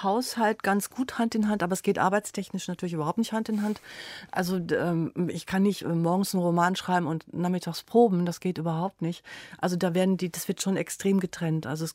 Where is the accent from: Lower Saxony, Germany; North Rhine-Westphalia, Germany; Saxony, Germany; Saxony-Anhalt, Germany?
North Rhine-Westphalia, Germany; Schwelm; Das ist ein Stück, das meine Heimatstadt Schwelm haben wollte